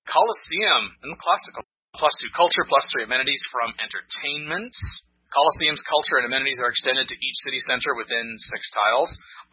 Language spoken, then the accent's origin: English; England, United Kingdom; Man, I'm so English.